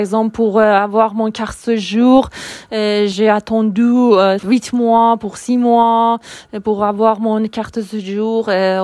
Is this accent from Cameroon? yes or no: no; Tehran, Tehran Province, Iran; je suis iranienne. Je suis née à Téhéran